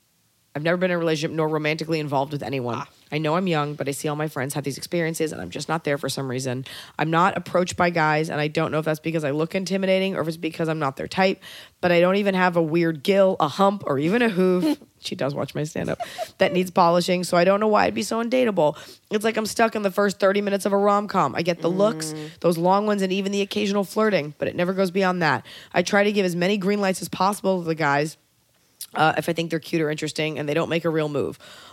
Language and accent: English; Dallas, Texas, United States; I always felt that growing up in Dallas that I would go to New York for stuff and men would talk to me and look at me.